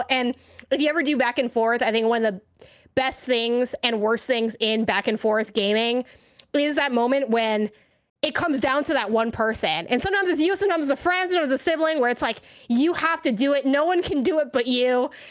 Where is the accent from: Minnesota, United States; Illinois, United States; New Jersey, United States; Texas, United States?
Illinois, United States; Chicago; you know, I'm from Chicago